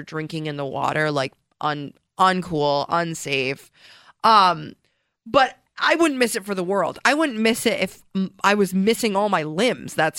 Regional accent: Canandaigua, New York, United States; the 4th of July has always been, like, a huge part of my life, and like it's always been, especially growing up in Canandaigua.

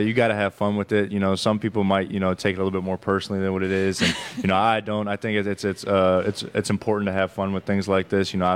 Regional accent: Chicago, Illinois, United States; You know, obviously I'm from Chicago, so, you know, I'm used to a bigger city

